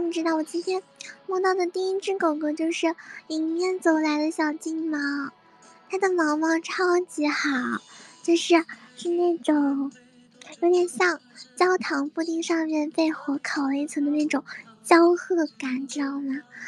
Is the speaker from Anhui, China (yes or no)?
no; Sichuan, China; 安逸在四川，我们四川这边是舒不舒服的意思。